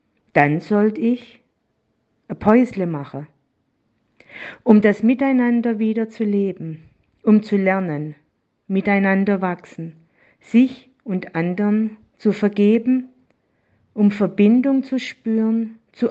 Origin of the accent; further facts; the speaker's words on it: Baden-Württemberg, Germany; Nach dem Sommercamp bin ich direkt nach Baden-Württemberg, meine alte Heimat, gefahren.